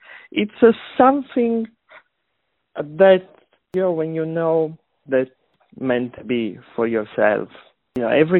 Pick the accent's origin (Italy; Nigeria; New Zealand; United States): Italy; Sardinia; I grew up in Sardinia, which is a beautiful island below Corsica. I stayed there for about 21 years old.